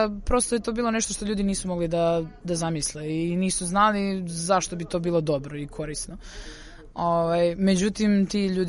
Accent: Čačak, Šumadija and Western Serbia, Serbia; Odrasli smo u Čačku

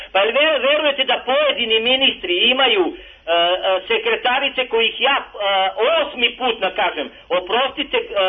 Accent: Belgrade, Serbia; rođen i odrastao u Beogradu. Pre tri godine sam došao u jedan zaseok bliže Velikoj Krsni

